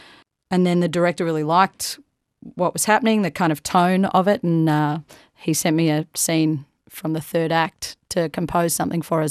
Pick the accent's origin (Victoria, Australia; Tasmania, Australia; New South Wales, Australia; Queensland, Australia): Victoria, Australia; Melbourne; I'm Australian, you know, and Melbourne is my home. Everyone I love is here.